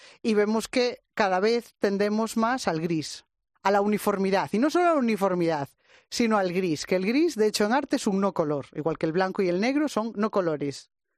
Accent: Galicia, Spain; soy gallega.

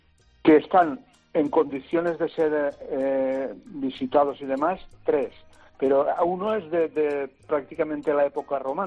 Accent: Valencian Community, Spain; Yo, el que podría decirte de mi pueblo son las grutas de San José. Pero no solo es eso, es que cerca de mi pueblo hay un pueblecito que se llama P3, que está justo al lado de Sagunto

